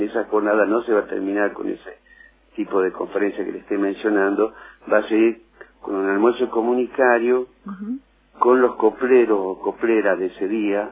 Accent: Jujuy, Argentina; porque somos jujeños y porque somos argentinos.

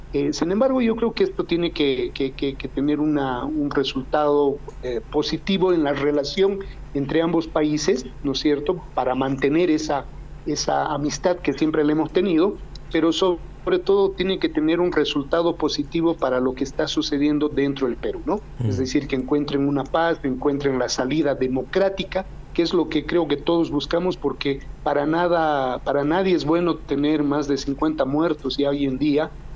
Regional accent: Bolivia; yo como boliviano no tenemos ninguna injerencia

